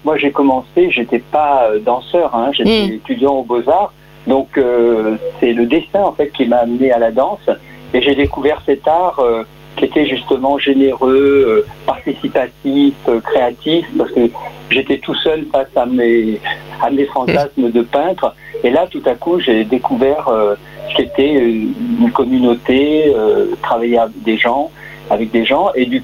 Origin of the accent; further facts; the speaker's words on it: Grenoble, Auvergne-Rhône-Alpes, France; je suis resté à Grenoble, je suis grenoblois